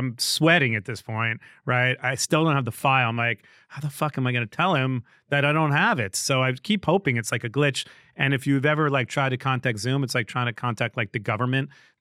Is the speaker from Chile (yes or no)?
no; New York, United States; I was a kid from Long Island, from the Five Towns.